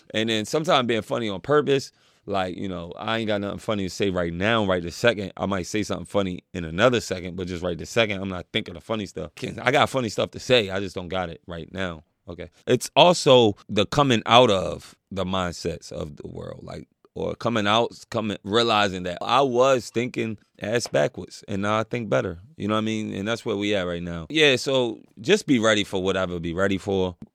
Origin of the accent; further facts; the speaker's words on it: Baltimore, Maryland, United States; Even in America, I'm from Baltimore. It's gangster, it's gritty, it's hard, it's a struggle, it's tough.